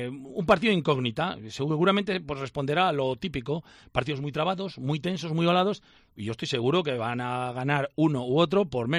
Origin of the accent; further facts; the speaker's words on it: Valladolid, Castile and León, Spain; como vallisoletano